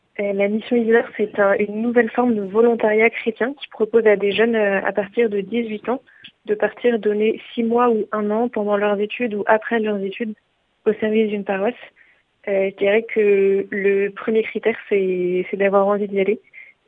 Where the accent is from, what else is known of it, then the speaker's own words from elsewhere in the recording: Occitanie, France; Ma famille vient du Tarn-et-Garonne, à côté de Caussade. C'est quelque chose qui fait partie de moi, qui fait partie de là d'où je viens.